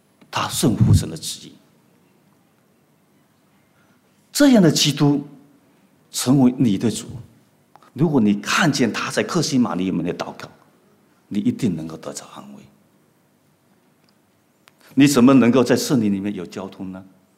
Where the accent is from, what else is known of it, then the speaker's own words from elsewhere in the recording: China; 我们从中国过来的，应该来说我可能经历还不是很多